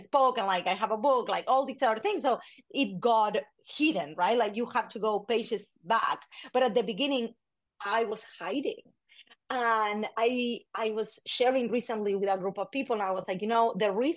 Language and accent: English; Argentina; English is a second language; now in Las Vegas, United States; I currently live in Las Vegas, but I'm originally from Argentina.